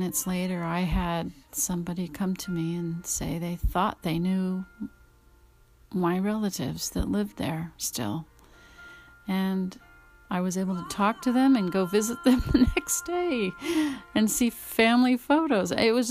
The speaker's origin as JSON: {"language": "English", "region": "Louisiana", "country": "United States", "tie": "born there", "lives_now": "California, United States", "said": "My parents were born here in California, and I was born in Louisiana on an Air Force base. My father was in the service."}